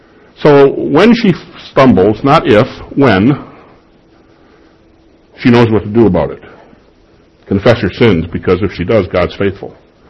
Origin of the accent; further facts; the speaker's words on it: Chicago, Illinois, United States; When I was a kid growing up in Chicago, in a very strict Lutheran church